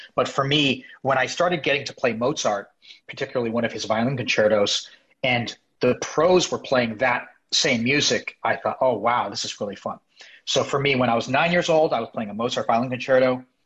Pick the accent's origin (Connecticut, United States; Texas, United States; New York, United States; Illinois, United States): Connecticut, United States; Glastonbury; also born or lived in Japan; I was born in Japan, but I'm not a Japanese citizen. I was naturalized when I was 7 years old. I grew up in Glastonbury, Connecticut.